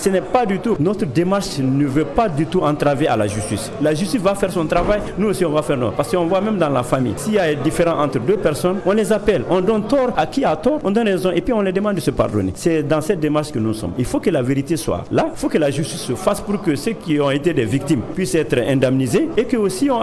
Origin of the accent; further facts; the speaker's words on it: Mali; moi-même je suis du Nord.